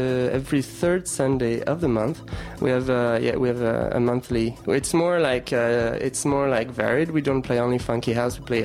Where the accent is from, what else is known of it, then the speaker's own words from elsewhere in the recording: France; now in Canada; I'm from France and I live in Canada